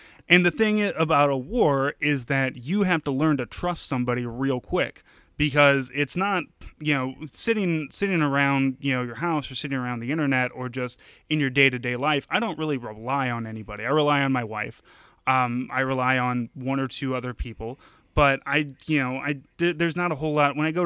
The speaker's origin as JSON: {"language": "English", "town": "St. Louis", "region": "Missouri", "country": "United States", "said": "when I went to basic training, I'm from St. Louis"}